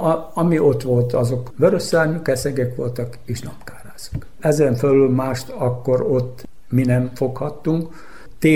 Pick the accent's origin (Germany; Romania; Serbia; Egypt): Serbia; Doroslovo, Vojvodina; Doroszlón a Mostonga partján születtem, ott volt a szülőházam, és a kertünk végébe kezdődött a Mostonga tulajdonképpen.